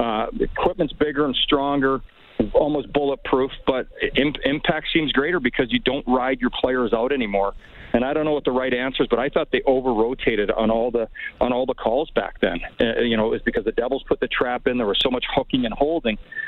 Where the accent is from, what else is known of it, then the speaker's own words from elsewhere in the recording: Edmonton, Alberta, Canada; We were all kids growing up in Edmonton.